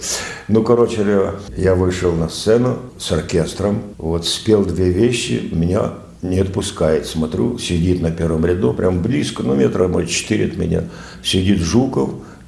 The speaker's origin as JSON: {"language": "Russian", "country": "Ukraine", "said": "Ну я сам украинец, так естественно, это для меня легкая песня."}